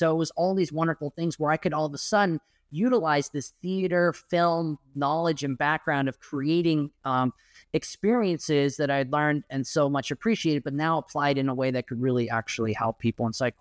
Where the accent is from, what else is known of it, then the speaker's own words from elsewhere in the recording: Houston, Texas, United States; born there; which is why I was born in Houston.